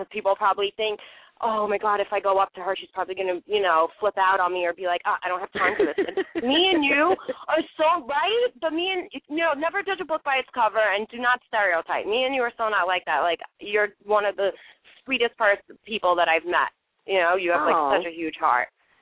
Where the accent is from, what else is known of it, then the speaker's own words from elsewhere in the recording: Staten Island, New York, United States; I'm shooting back to Staten Island, obviously my hometown